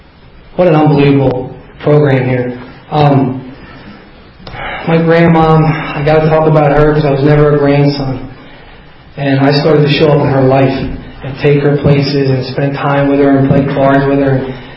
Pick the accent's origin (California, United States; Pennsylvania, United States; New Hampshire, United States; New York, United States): New Hampshire, United States; I would hire a driver to take me up to where I was born up in New Hampshire and driving all around the sea any family that's left, see where I grew up